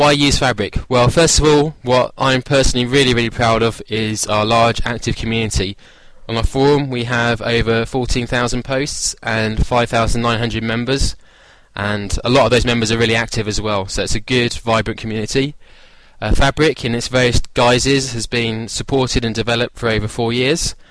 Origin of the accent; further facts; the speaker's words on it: United Kingdom; now in France; I'm British, living in France